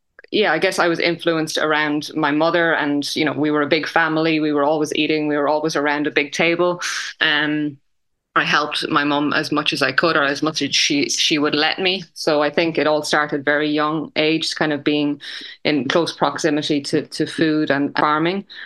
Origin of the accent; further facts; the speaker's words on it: Multifarnham, Leinster, Ireland; I grew up in Multifarnham. So it's a little village in this very center of Ireland.